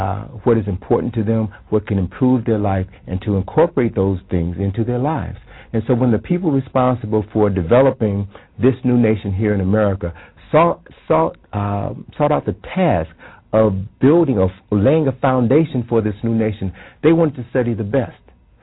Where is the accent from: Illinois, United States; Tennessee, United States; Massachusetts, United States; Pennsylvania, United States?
Illinois, United States; In my home state of Illinois, the city in the southernmost part of Illinois is a city called Cairo, Illinois